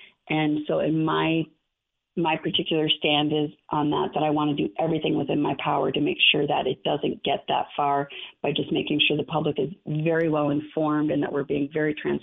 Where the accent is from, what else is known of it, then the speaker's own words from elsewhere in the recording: Minnesota, United States; now in Tucson, United States; Well, I'm originally from Minnesota. I think I've been doing pretty good, with the exception of just saying that word, is to keeping my accent under wraps.